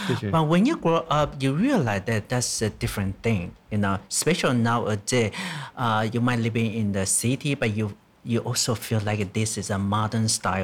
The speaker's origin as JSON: {"language": "English", "town": "Beipu", "region": "Hsinchu County", "country": "Taiwan", "tie": "born or raised there", "said": "Yeah, my hometown. Yeah, you see the tea plantation and landscape."}